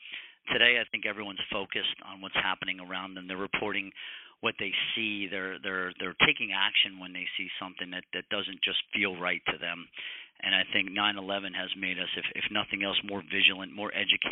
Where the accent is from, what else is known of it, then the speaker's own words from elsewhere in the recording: New Jersey, United States; I'm born and raised in New Jersey, where Plan is headquartered.